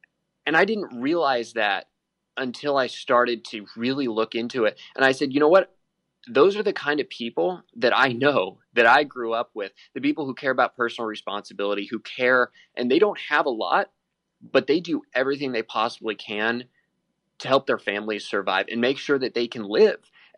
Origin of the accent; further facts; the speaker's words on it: Indiana, United States; Like I said, I grew up in Indiana. I grew up in one of the most conservative counties in the country.